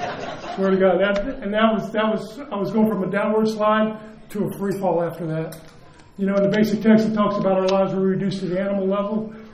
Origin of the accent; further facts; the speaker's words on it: Savannah, Georgia, United States; I'm gratefully here from Savannah, Georgia, a member of the Primary Purpose Home Group